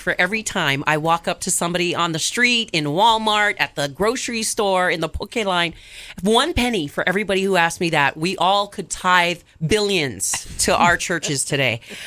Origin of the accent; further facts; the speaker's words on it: Tonga; I'm from a third world country. I think you know I'm from Tonga.